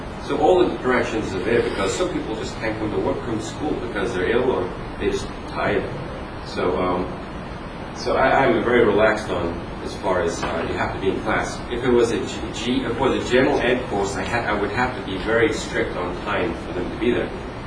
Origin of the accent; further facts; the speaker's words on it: England, United Kingdom; also born or lived in Oregon; And I went to school in Oregon, so, and then I'm from England, and if I never went outside when it rained, I never go outside.